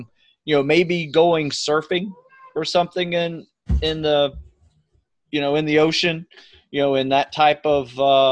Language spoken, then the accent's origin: English; Florida, United States; I grew up on the East Coast in Florida where we had these freshwater springs popping up everywhere in North Florida.